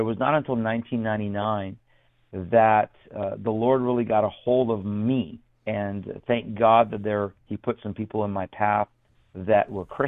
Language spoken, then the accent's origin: English; Iran; moved away; Well, my background originally, I'm actually from Iran. So I'm Persian, and I grew up, I was born and raised as a Muslim. Then we fled Iran.